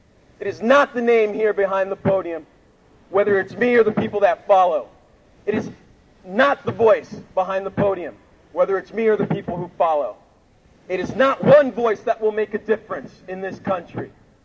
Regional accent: United States; I'm an organizer. I'm an American. I'm a citizen.

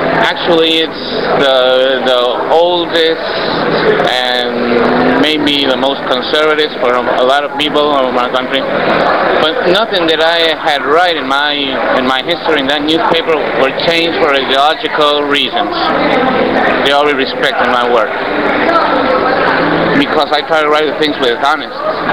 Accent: Quito, Pichincha, Ecuador; I'm from Quito, Ecuador, and I'm a journalist of El Diario, El Comercio.

